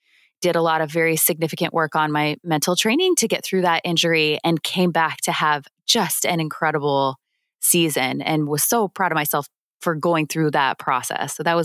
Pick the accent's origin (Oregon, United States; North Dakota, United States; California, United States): California, United States; Walnut Creek; born there; I was born in Walnut Creek, California. Okay. I now live in San Rafael, California, which is just north of San Francisco.